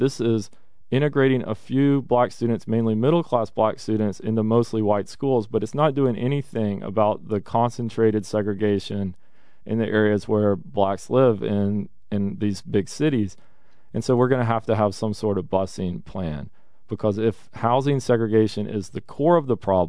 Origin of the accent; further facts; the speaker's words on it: Sandy Springs, Georgia, United States; I grew up outside Atlanta. I actually grew up in the suburb of Sandy Springs, which was the first suburb to reject annexation into Atlanta in 1966.